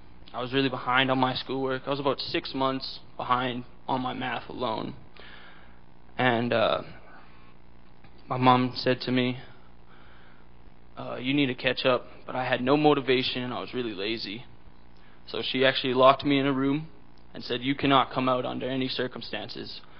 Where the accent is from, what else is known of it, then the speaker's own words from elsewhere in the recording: Vermilion, Alberta, Canada; born there; I am 21 years old, and I was born in Vermilion, Alberta.